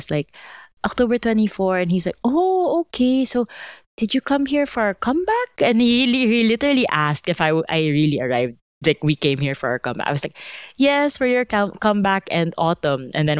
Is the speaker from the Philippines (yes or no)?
yes; Philippines; English is a second language; I said, I'm from the Philippines.